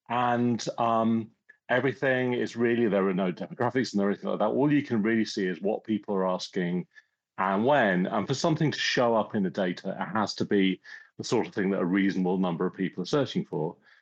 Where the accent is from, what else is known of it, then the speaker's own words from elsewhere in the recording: England, United Kingdom; now in United States; I guess that I had a very English upbringing, grew up in the middle of the countryside.